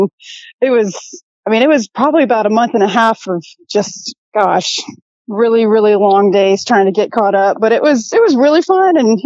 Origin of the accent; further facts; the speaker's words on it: Mount Pleasant, South Carolina, United States; So I'm from Mount Pleasant, South Carolina, right outside of Charleston.